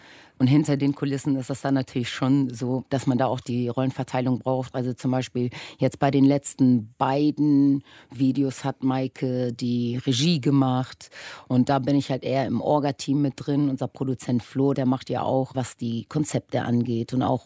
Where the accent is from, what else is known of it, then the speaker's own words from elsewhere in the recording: Germany; also born or lived in Caribbean; Also ich bin ja in der Karibik geboren, mein Vater ist daher und meine Mutter ist Polin. Und dann bin ich in Deutschland aufgewachsen.